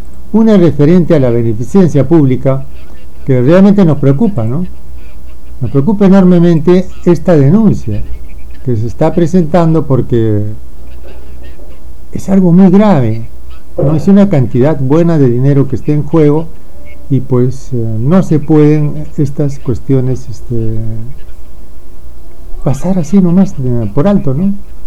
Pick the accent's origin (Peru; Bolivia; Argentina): Peru; ¿qué somos los peruanos para los funcionarios que están allí